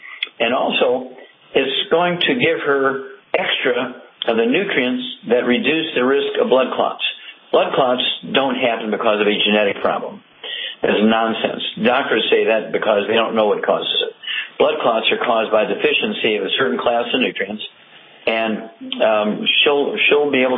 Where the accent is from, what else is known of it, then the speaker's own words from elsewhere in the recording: Missouri, United States; Okay, Chuck, let's go to Missouri. That's my home state, Missouri.